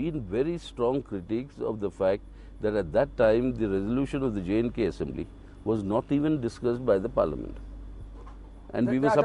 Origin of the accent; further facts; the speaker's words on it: India; I, as an Indian parliamentarian, saying that I'm willing to talk to anybody